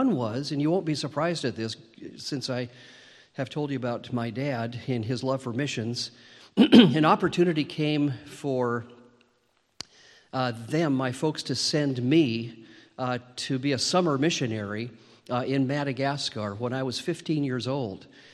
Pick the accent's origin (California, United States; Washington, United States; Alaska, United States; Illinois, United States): Washington, United States; Spokane; Sadly, the church I grew up in Spokane, although a good church in many ways, it was a typical Baptist church